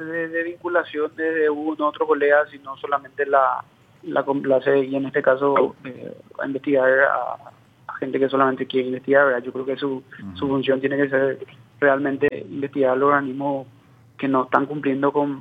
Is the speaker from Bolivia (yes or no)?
no; Paraguay; Creo que merecemos saber todos los ciudadanos y hablo como paraguayo